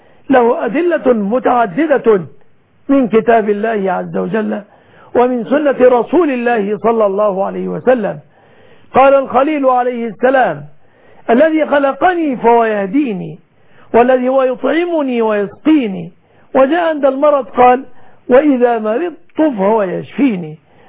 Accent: Egypt; بلادنا مصر

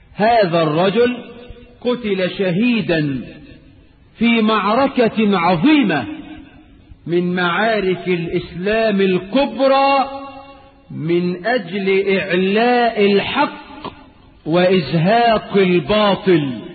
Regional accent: Egypt

